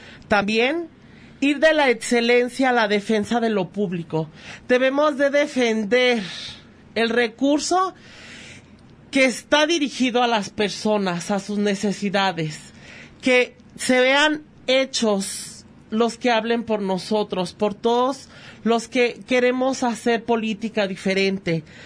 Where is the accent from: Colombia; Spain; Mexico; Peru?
Mexico; Ayutla, Jalisco; conocido como … Tengo 32 años de edad y soy originario de Ayutla, Jalisco. Vengo de una gran familia humilde